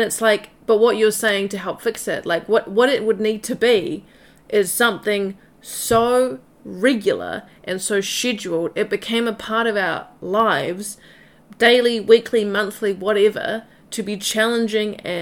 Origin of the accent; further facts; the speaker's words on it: New Zealand; I have been to ceremony after ceremony in my life growing up in Aotearoa